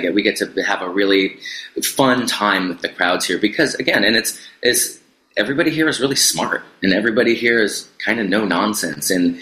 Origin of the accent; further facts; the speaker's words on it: Seattle, Washington, United States; I was born and raised in Seattle, and so my whole life I grew up seeing the billboards